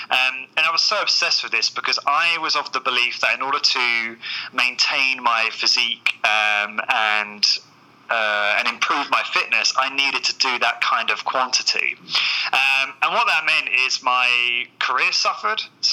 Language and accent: English; South East England, United Kingdom; moved away as an adult; now in Ireland; as you might know by my accent, I'm originally from the south of England, so I'm okay. From the UK, and I moved over here about 7 months ago.